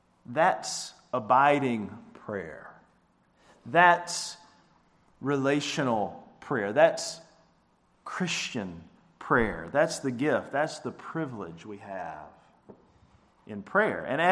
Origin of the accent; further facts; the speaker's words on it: Elkin, North Carolina, United States; Or for me growing up in Elkin, it was always Cheerwine.